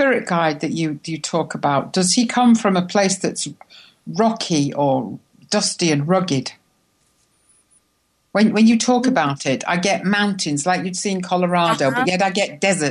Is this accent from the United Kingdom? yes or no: yes; England, United Kingdom; Now, that's big to me. I'm English.